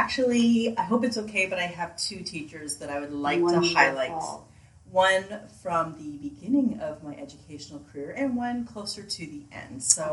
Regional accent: Puyallup, Washington, United States; now in Olympia, United States; And I live in Olympia, but I am from Puyallup originally.

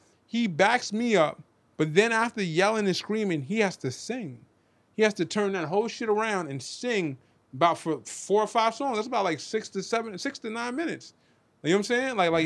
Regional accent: New Rochelle, New York, United States; I'm from New Rochelle, New York, bro.

